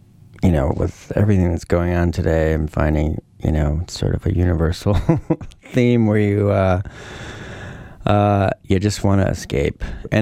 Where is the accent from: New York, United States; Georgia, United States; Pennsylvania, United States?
New York, United States; I grew up in New York.